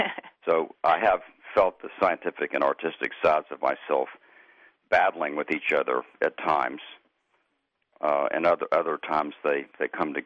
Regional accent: Memphis, Tennessee, United States; My own background, I grew up in Memphis, Tennessee

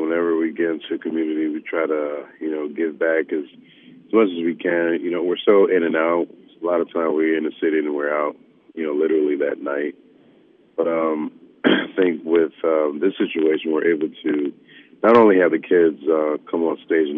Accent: Florida, United States; it's just something that we've always done growing up in South Florida and in high school.

